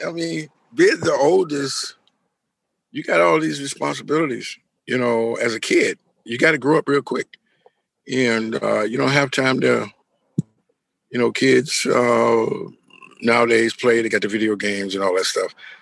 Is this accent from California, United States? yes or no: no; Homestead, Florida, United States; But anyway, yeah, I grew up in the South in Homestead, Florida, and like I said, my mother had 12 kids and I grew up working, doing stuff.